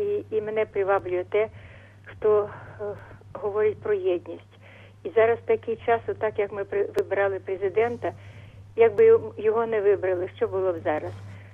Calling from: Kyiv, Ukraine

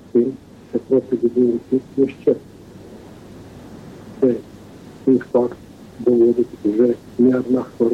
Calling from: Zhytomyr, Zhytomyr Oblast, Ukraine

